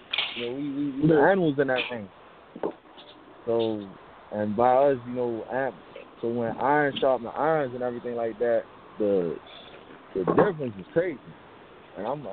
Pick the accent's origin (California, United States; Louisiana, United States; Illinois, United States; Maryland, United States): Maryland, United States; Baltimore; Yeah, I'm from Baltimore.